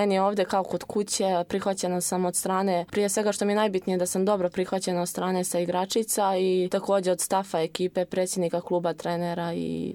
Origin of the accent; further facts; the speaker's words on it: Bijelo Polje, Bijelo Polje Municipality, Montenegro; Ja dolazim iz Crne Gore, tačnije iz Bijelog Polja. Imam 22 godine.